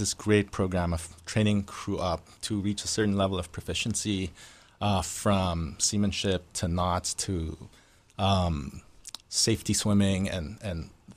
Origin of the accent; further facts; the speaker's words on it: Maryland, United States; I grew up in Maryland, Chesapeake Bay.